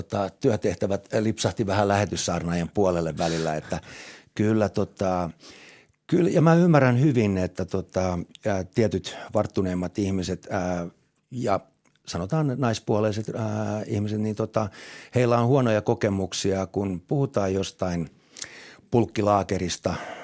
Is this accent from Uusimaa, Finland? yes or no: no; Tampere, Pirkanmaa, Finland; Tampere on mun vanha kotikaupunki ja mä oon täältä kotoisin